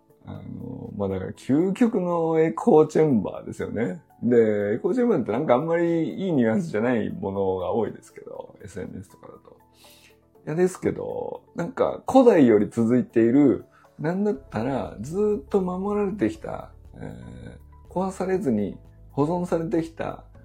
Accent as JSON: {"language": "Japanese", "region": "Niigata", "country": "Japan", "tie": "born or raised there", "accent": "Niigata dialect", "said": "多分新潟弁は新潟弁で、新潟帰ったら喋るんですけど"}